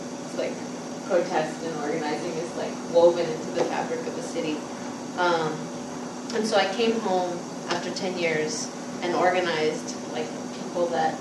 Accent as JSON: {"language": "English", "town": "Guadalupe", "region": "Arizona", "country": "United States", "tie": "born there", "moved": "yes", "said": "I was born in Phoenix, Arizona, in this small town near the city called Guadalupe."}